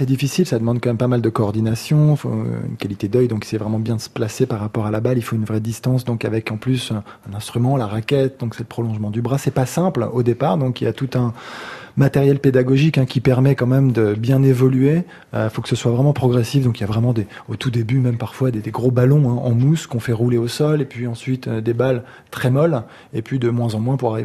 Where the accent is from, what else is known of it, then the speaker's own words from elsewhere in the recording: Casablanca, Casablanca-Settat, Morocco; J'ai grandi à Casablanca, au Maroc